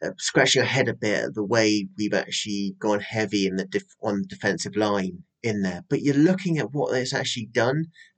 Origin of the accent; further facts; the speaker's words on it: United Kingdom; and again, I'm British.